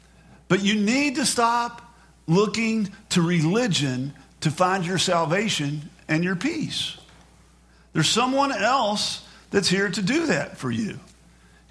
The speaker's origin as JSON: {"language": "English", "region": "West Virginia", "country": "United States", "said": "And my cousin Gwen, we're from West Virginia, it's okay."}